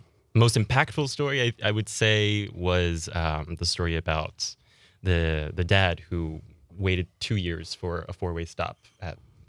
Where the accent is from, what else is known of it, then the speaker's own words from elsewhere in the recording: Virginia, United States; In the mountains of Virginia is where I grew up for most of my childhood.